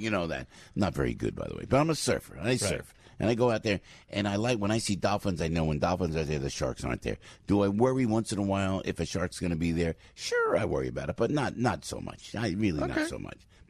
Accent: Passaic, New Jersey, United States; born there; made where I was born in Passaic, New Jersey

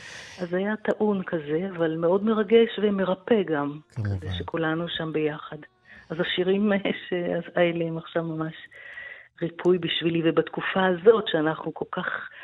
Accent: Tel Aviv, Tel Aviv District, Israel; הבית הישן שגדלתי בו, ולקחתי אותם ממש לבית הישן שלי ברחוב המלך ג'ורג' בתל אביב

